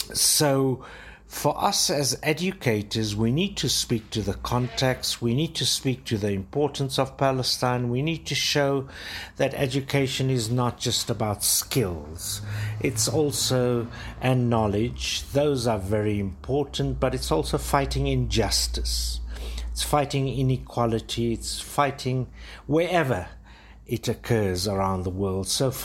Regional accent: South Africa; because as a South African, I mentioned the workers' role in our freedom

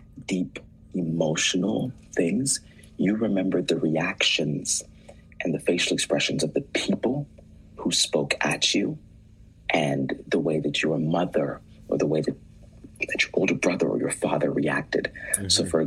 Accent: Ohio, United States; I felt this hate from the community in which I grew up in Ohio.

